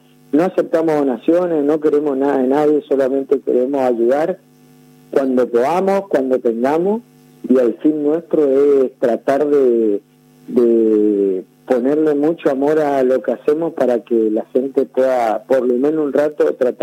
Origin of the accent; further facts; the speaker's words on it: Argentina; Nosotros somos Argentina, somos un país muy precario